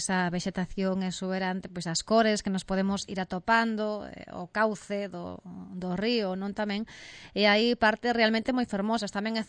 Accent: Galicia, Spain; os que somos dos Salnés

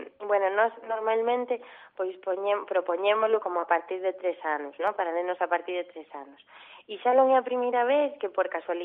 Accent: O Grove, Galicia, Spain; bueno, nós somos do Grove e estábamos aquí justamente no Grove

